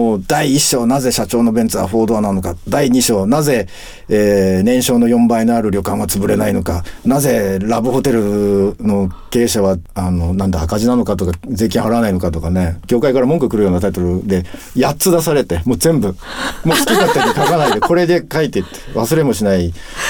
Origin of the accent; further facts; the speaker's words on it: Sendai, Miyagi, Japan; それで編集担当さんに僕の地元の、まあ、仙台の方に来てもらって